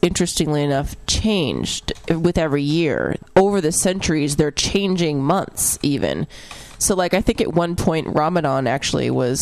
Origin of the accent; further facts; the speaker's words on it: Seattle, Washington, United States; I grew up in Seattle, and I went to a school that was at least half Jewish